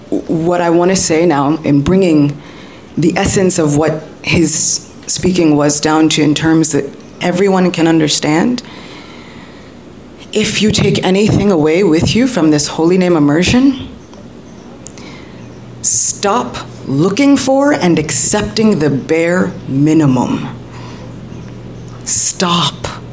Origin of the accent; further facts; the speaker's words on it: New York City, New York, United States; I'm a New Yorker. Just going to preface this with I'm a New Yorker